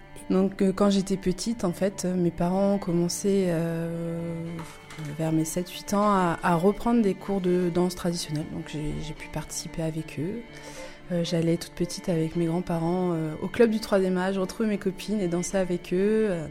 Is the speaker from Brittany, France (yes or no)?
yes; Brittany, France; je suis bretonne et du coup moi j'ai découvert très tôt la musique traditionnelle en Bretagne.